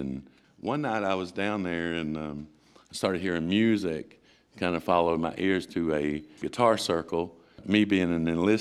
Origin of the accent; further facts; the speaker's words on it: Cumberland, Kentucky, United States; I was born and raised over in Cumberland, Kentucky, over in Harlan County. Can't throw a rock to your left without going across the Virginia line.